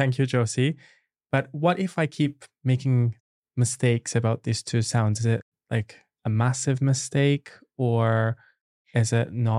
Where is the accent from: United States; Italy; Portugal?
Italy; because I'm from Italy, the sound, it's in the name of my country.